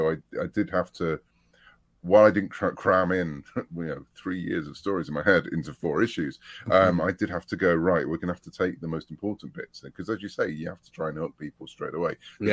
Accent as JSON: {"language": "English", "country": "United Kingdom", "tie": "born or raised there", "said": "I was brought up on Doctor Who in the UK"}